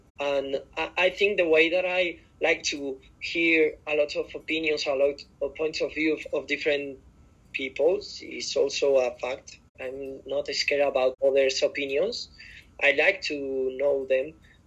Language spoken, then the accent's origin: English; Spain; English is a second language; I'm from Spain. I live in Madrid right now. I'm 20 years old.